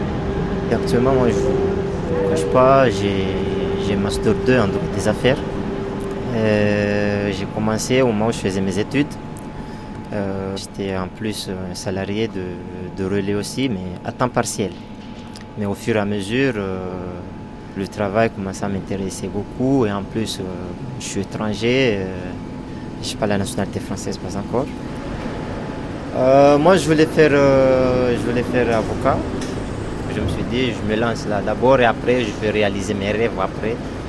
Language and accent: French; Comoros; Quand j'étais chez moi, aux Comores